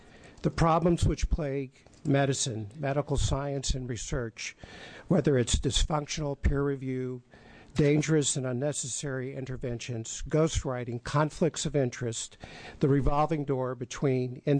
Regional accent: Medford, Oregon, United States; I'm from Medford, Oregon. I'm a parent.

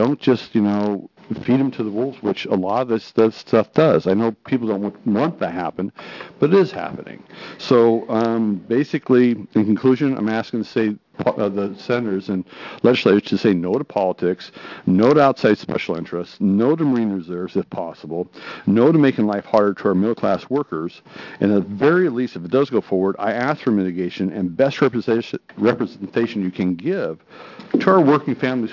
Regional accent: North Plains, Oregon, United States; from North Plains, Oregon area.

